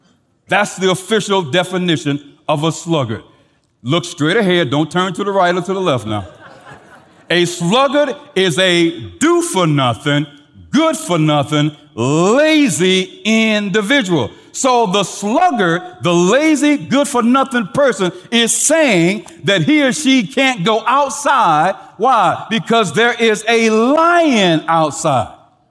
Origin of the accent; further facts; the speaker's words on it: St. Louis, Missouri, United States; I will never forget when I was in school growing up in St. Louis, I was playing basketball one day.